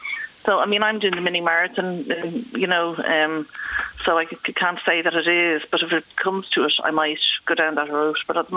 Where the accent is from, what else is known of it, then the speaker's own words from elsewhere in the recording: Dublin, Leinster, Ireland; I'm from Dublin, but I went